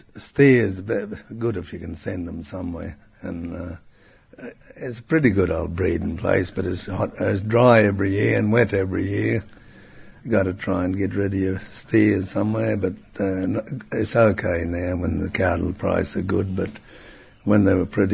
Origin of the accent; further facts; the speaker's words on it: Musgrave, Queensland, Australia; also born or lived in Cooktown; I moved 15 miles south in my life. My home was at Musgrave and our team is 15 miles south of Musgrave. So in my lifetime, I more or less moved 15 miles south.